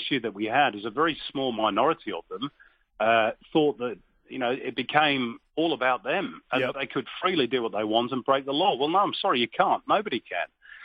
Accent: England, United Kingdom; I have to deal with that a lot as well, being English.

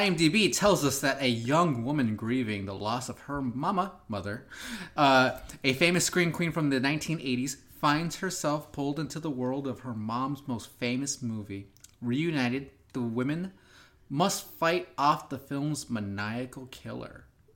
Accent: Riverside, California, United States; Yep. From my hometown, Riverside, California.

